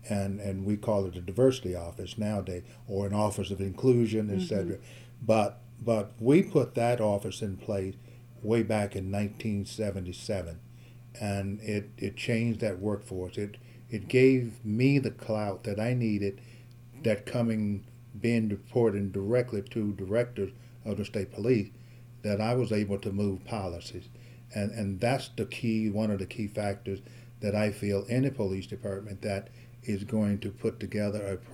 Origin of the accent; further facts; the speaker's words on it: the South, United States; Well, I grew up in the South